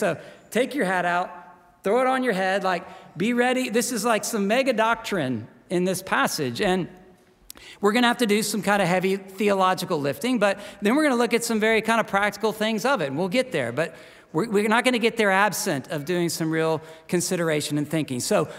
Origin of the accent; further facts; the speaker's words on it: Austin, Texas, United States; I grew up in Austin, Texas.